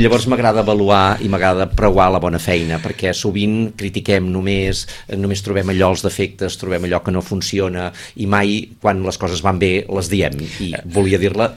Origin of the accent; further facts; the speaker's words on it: Sant Cugat del Vallès, Catalonia, Spain; i jo sóc de Sant Cugat, eh? Sóc de Sant Cugat i he anat a escola a Sabadell.